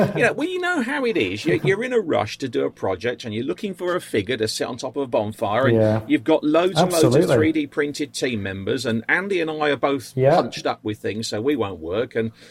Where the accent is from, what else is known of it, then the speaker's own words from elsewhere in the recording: England, United Kingdom; Not the cake and the tea, Howard. We're British, for them.